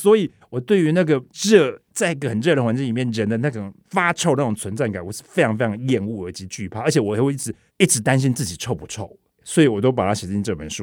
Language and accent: Chinese; central and southern Taiwan, Taiwan; 我不知道这是不是跟我来自台湾中南部的这个身份有关